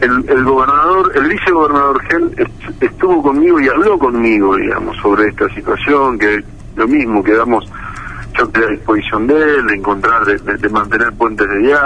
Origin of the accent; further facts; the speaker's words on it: Santa Fe, Argentina; creo que como santafesinos estamos perdiendo una oportunidad maravillosa de ir por las reformas de fondo que la provincia necesita